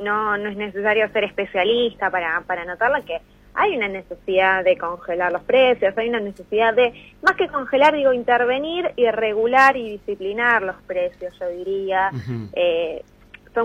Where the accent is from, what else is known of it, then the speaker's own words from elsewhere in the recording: Argentina; como argentinos y argentinas no nos podemos acostumbrar